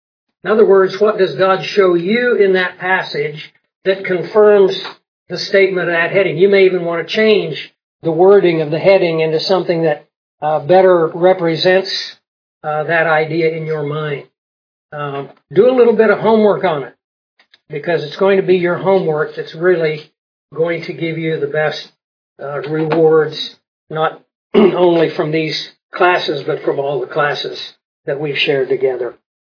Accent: Australia; I said, no, I'm from Australia.

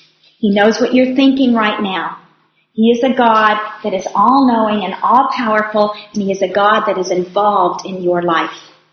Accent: Arizona, United States; I grew up in Arizona. That's my home state.

